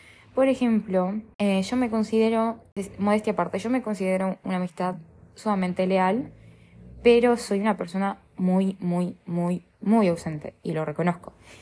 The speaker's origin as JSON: {"language": "Spanish", "region": "Artigas", "country": "Uruguay", "tie": "born or raised there", "said": "fui a Artigas, o sea, fui a mi pueblo, a mi ciudad, a mi natalicio"}